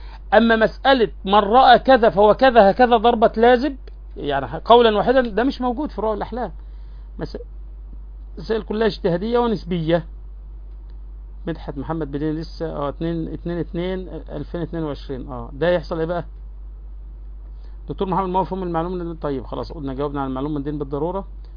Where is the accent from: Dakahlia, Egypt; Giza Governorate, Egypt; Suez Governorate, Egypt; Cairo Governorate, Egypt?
Dakahlia, Egypt; Mansoura; كان عندنا في المنصورة شيخ زمان